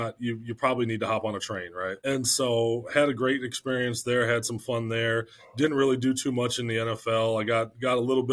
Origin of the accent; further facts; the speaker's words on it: St. Paul, Minnesota, United States; You know, as far as, you know, personal background and where I came from, I grew up right in St. Paul.